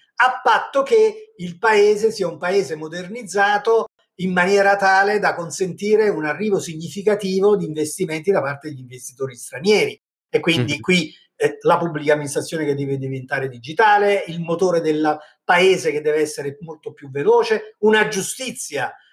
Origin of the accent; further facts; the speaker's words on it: Campania, Italy; Certo che ci credo, sono anche io un campano, quindi, quindi so perfettamente che questa è una grande opportunità per il Sud